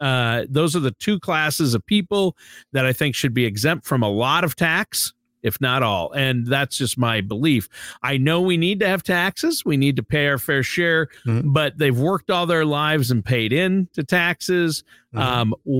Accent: Minnesota, United States; I'm from Minnesota.

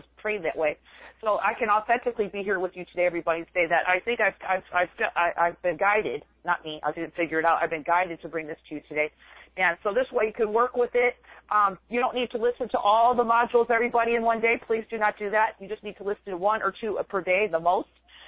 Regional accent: Midwest, United States; I'm from the Midwest. So Midwesterners in Chicago talk fast anyway, so I think that was my training.

